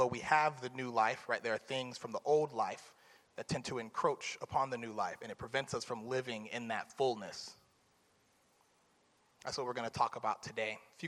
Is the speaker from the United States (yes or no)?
yes; Florida, United States; Side note, it has nothing to do with nothing, but I'm from Florida.